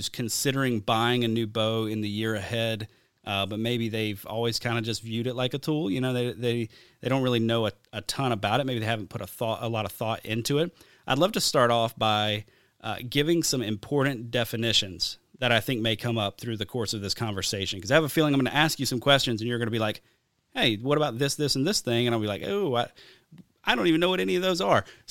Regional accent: Alabama, United States; I grew up in the Deep South. We hunted in Alabama.

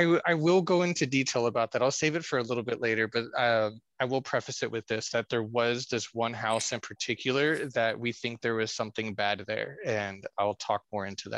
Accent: Corpus Christi, Texas, United States; searched for my hometown, Corpus Christi, Texas. Search for Corpus Christi ghost hunters

